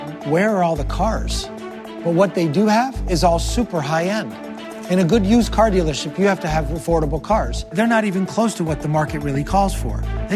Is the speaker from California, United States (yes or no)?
no; Chicago, Illinois, United States; 10 miles outside of my hometown of Chicago, located in Morton Grove, Illinois, is the home of Athens Motors.